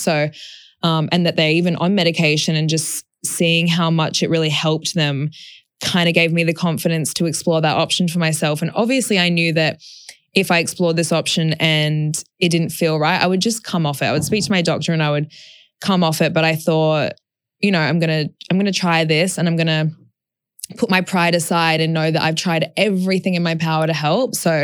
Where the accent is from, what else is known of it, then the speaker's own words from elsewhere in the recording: Brisbane, Queensland, Australia; Brisbane and see my nan. I'm going to stay with Yaz and see her family and just, you know, go back to my hometown for a hot second, which is always so funny. I'm always like, is this so weird that I grew up here?